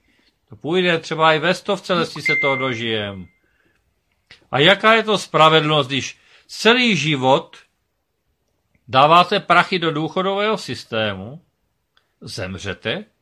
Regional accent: Moravia, Czechia; Já jsem hrdý Čechoslovák. Jsem hrdý na svoji hymnu, vlajku, znak. Jsem Moravák.

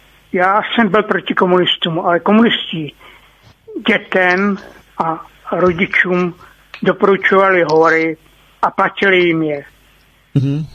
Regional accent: Plzeň, Plzeň Region, Czechia; Já jsem Plzeňák.

